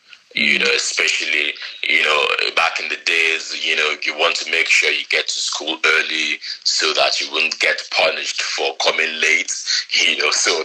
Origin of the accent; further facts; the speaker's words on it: Lagos, Nigeria; so growing up in Lagos for me has been an experience of becoming a better person